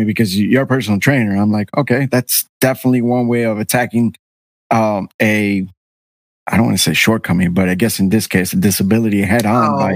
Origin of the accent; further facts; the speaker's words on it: Miami, Florida, United States; I was raised in Miami.